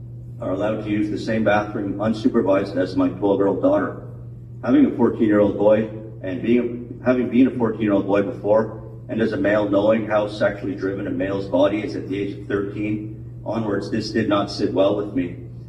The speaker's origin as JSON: {"language": "English", "town": "Kanata", "region": "Ontario", "country": "Canada", "tie": "born or raised there", "lives_now": "Manitou, Canada", "said": "The six of us have lived in Manitou for 10 years, and I grew up in Kanata."}